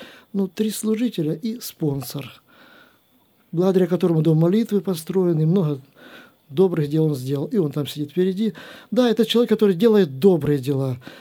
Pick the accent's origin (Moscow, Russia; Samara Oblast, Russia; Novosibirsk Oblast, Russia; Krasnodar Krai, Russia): Krasnodar Krai, Russia; Kurganinsk; Мы тоже из Курганинска, вот с той большой церкви, где сейчас курганинцы перед нами пели. Поэтому переехать оттуда